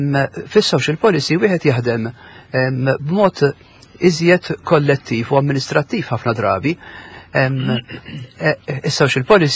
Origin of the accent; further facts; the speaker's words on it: Nadur, Gozo, Malta; Minn Nadur jien.